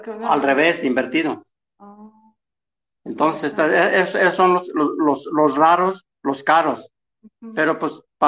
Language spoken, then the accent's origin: Spanish; Mexico; Para los millones que somos de mexicanos, son muy pocas las emisiones que hace México.